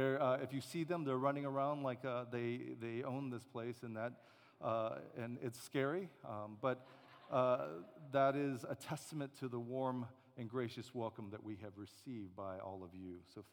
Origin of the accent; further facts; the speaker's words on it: Montgomery, Alabama, United States; accent: Alabama accent; you might hear a slight accent that I have, and that's because I'm from Montgomery, Alabama. And so that's my Alabama accent. And so that's where I grew up.